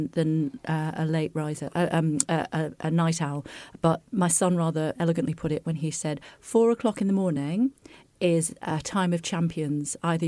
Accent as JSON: {"language": "English", "town": "Wigan", "region": "North West England", "country": "United Kingdom", "said": "I'm from Wigan, and so we have no peer."}